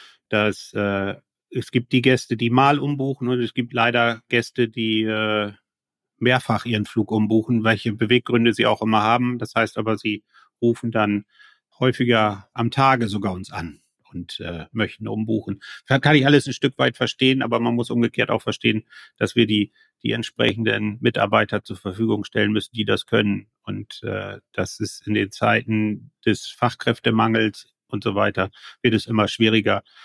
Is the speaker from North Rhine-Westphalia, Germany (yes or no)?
no; Norderney, Lower Saxony, Germany; und ich bin ja nun auch gebürtiger Insulaner, aber nicht Wangerooge, sondern Norderney